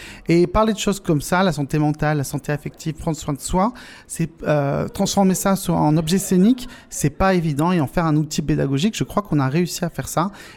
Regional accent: Toulon, Provence-Alpes-Côte d'Azur, France; j'ai envie d'expliquer, de parler de là d'où je viens, de la Provence, de Toulon, de ce coin de pays

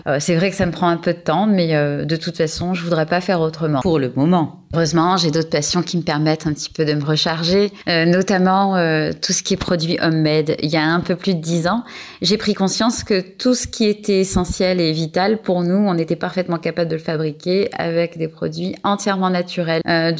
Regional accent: Villepinte, Île-de-France, France; moved away as an adult; now in Toulon, France; j'ai 39 ans et je vis sur Toulon. Je suis originaire de Paris, de Villepinte exactement, et à l'âge de 20 ans, je suis venue passer un week-end à Toulon

